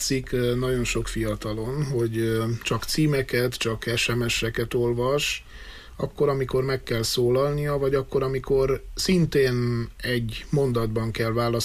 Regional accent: Târgu Mureș, Mureș County, Romania; és sajnos nem is olyan messze, hanem pont itt szülővárosomban, Marosvásárhelyen

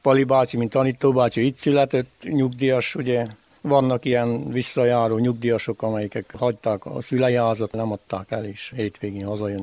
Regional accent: Hungary; Jásolban születtem, 72-ben, itt nevelkedtem fel, és a gazdálkodásnak szántuk az életünket.

